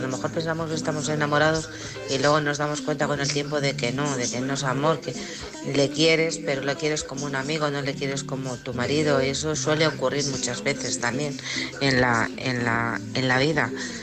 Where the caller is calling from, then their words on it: Alcorcón, Community of Madrid, Spain; Alcorcón, Madrid, ¿vale?